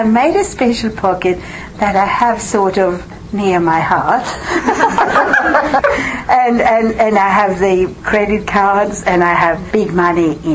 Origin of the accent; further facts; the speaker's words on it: Sweden; English is a second language; Sweden, which is my home country